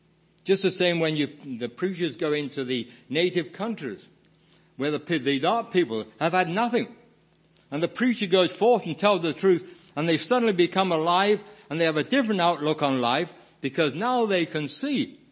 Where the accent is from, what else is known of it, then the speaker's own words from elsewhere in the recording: England, United Kingdom; And as a boy growing up in England